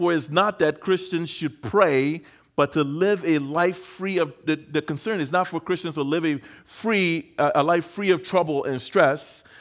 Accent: Liberia; When I was a boy, I grew up in West Africa, Liberia, West Africa. I'm born there.

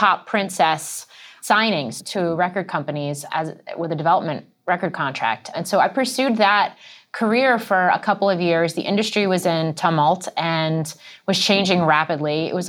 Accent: Brewster, New York, United States; I grew up in Brewster, New York, so about an hour and a half north of New York City, and graduated from high school a year early.

